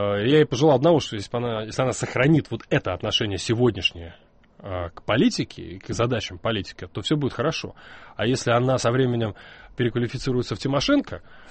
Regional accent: Russia; из России

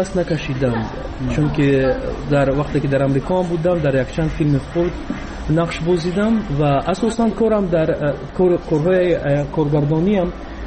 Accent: Tajikistan; چون که در بیرون از مرز تاجیکستان موسیقی ما رو نزدیکتر میکند با وطنمون.

